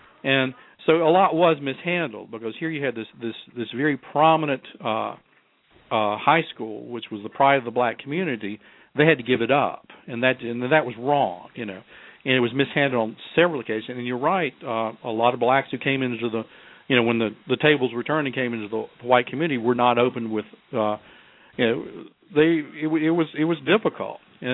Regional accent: the South, United States; my classmates, who were fascinated by the fact that I was from the South and I had been cross-bused

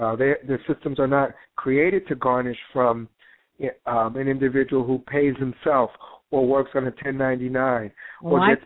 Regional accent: Newark, New Jersey, United States; And I was, when I was growing up, I grew up in Newark.

